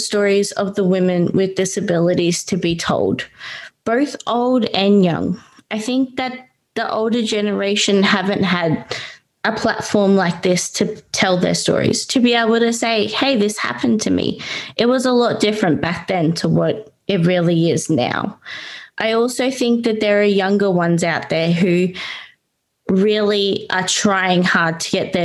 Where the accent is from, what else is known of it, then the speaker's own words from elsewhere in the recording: Bundaberg, Queensland, Australia; moved away as an adult; now in Brisbane, Australia; I'm originally from Bundaberg, but I'm currently living in Brisbane because of better healthcare. In February last year, I moved from Bundaberg. I moved away from my big family, one of six.